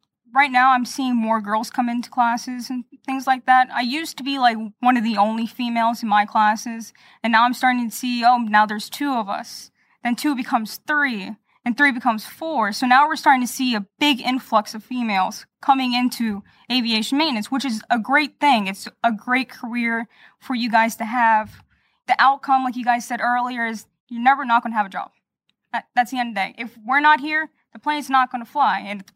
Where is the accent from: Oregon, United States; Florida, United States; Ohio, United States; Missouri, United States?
Florida, United States; Lake Mary; So I'm native here from Florida, Lake Mary, to be precise.